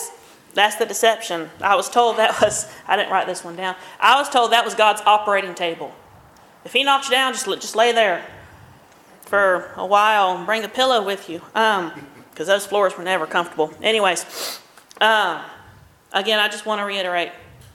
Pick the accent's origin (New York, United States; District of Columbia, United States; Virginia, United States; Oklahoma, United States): Oklahoma, United States; I don't speak very good English, okay? I'm from Oklahoma. Give me a break.